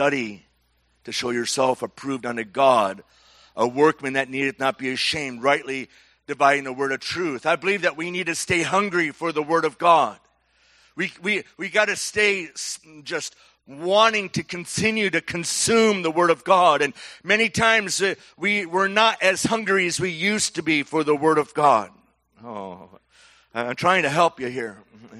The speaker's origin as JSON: {"language": "English", "region": "Michigan", "country": "United States", "tie": "born or raised there", "said": "I grew up in Michigan in a Catholic church until I was, I don't know, 8 or 9, and that was it."}